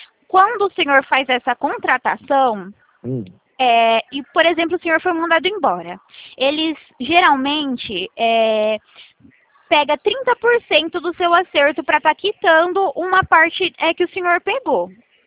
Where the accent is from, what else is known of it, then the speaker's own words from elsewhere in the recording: Presidente Prudente, São Paulo, Brazil; Eu sou daqui, de Presidente Prudente. Nós somos no interior de São Paulo